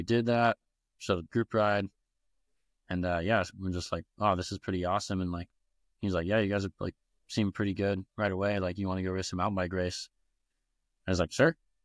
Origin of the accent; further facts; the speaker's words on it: Ventura, California, United States; And then I grew up in Ventura. So there's a lot of, there's a big scene out there.